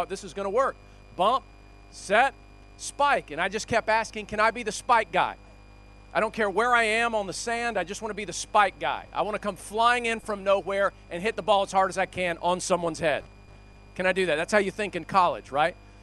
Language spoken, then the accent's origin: English; Georgia, United States; because I grew up in Georgia